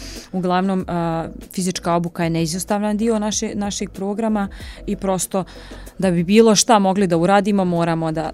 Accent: Srbac, Republika Srpska, Bosnia & Herzegovina; now in Gradiška, Bosnia and Herzegovina; često kažu da smo mi Srpca kao neka sekta, a ja volim da se našalim da jesmo, da zapravo mi smo tamo baš svi složni

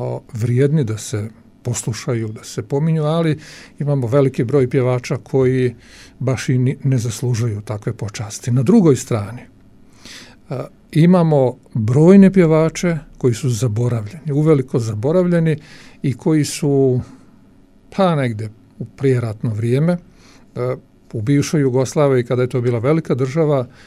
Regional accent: Gradiška, Republika Srpska, Bosnia & Herzegovina; To govori da takav festival stiče publiku kod nas u Gradišci i da ima smisla.

